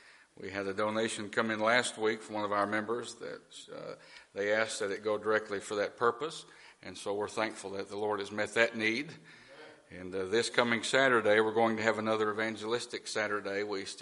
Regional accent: Tennessee, United States; All they need to hear is that I'm from Tennessee and we handle snakes.

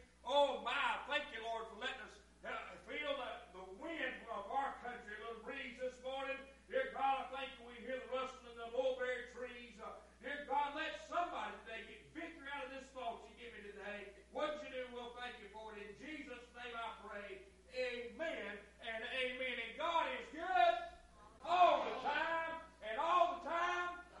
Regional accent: Orange Grove, United States; I was raised up in Orange Grove. That's the way we do it at Orange Grove.

